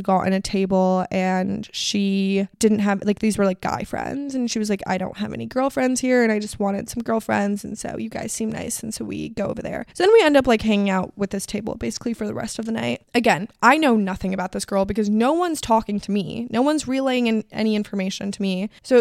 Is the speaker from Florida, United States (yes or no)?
yes; Miami, Florida, United States; And I was like, no, I'm from Miami.